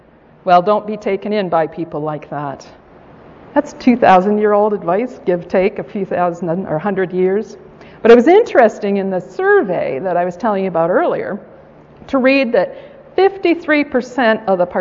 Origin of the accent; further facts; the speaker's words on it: United States; For me, growing up in the United States, I learned the Declaration of Independence says